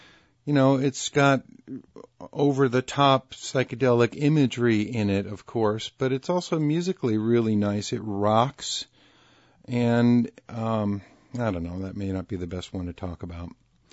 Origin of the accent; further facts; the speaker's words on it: California, United States; I am a Californian, and out here, there was the Summer of Love was going on